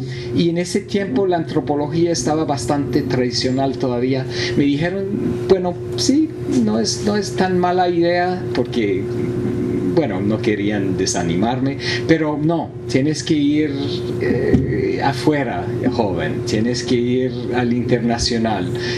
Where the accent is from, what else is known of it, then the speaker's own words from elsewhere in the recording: New York City, New York, United States; es el libro de hecho sobre mi pueblito, es decir, es el libro sobre Nueva York y es el libro sobre la contradicción más insoportable que veo de mi país